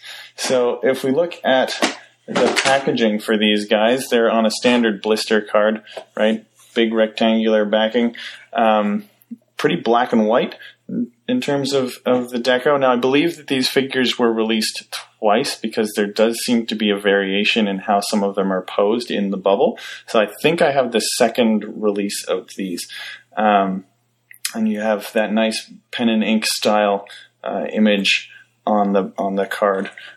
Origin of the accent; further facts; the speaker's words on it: Canada; I'm from Canada.